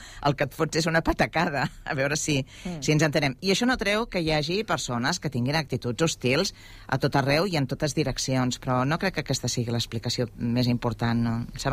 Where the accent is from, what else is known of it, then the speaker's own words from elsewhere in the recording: Sabadell, Catalonia, Spain; jo sóc de Sabadell